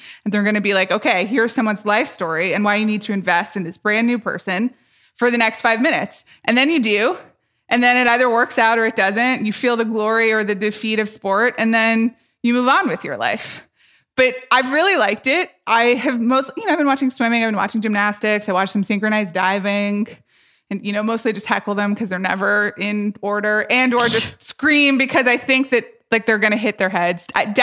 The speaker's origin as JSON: {"language": "English", "town": "Atlanta", "region": "Georgia", "country": "United States", "tie": "born or raised there", "said": "I grew up watching this stuff. I grew up in Atlanta. I was 12 years old when the Olympics were held in Atlanta."}